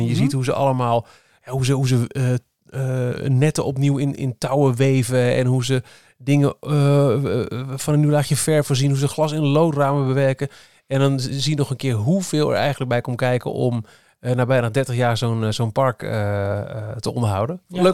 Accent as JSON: {"language": "Dutch", "region": "Overijssel", "country": "Netherlands", "said": "Ik kom van oorsprong uit Twente, dus daar woont nog het grootste bulk"}